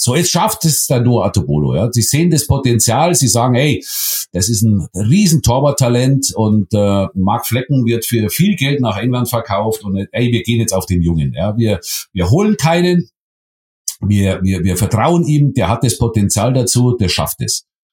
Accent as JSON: {"language": "German", "country": "Germany", "said": "Also wir als Deutsche können stolz sein auf unsere U21."}